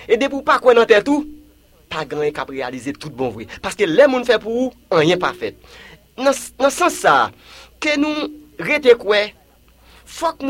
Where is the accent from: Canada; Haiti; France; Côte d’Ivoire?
Haiti; Ça fait mal en tant que haïtien